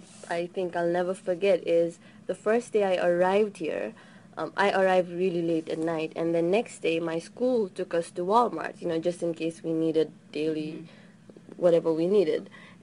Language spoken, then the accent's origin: English; Kathmandu, Bagmati, Nepal; family is originally from Tansin Palpa, which is about 200 miles away from the capital. But I was raised in Kathmandu and some part in a village called Gorsadi, which is in southern part of the country.